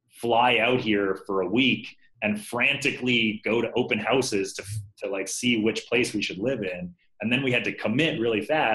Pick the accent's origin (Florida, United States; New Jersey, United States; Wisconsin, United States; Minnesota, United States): Florida, United States; Fort Lauderdale; moved away as an adult; also born or lived in Tallahassee, United States / Boston, United States / New York, United States; now in San Francisco, United States; I grew up in Fort Lauderdale. Then I moved to Tallahassee for college. Then I moved to Boston. Then I've spent some time in, you know, New York, and then I'm now in San Francisco, right?